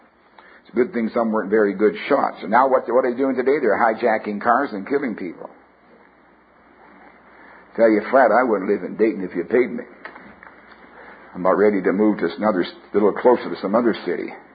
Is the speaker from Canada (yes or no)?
yes; Canada; I'm a Canadian, know that.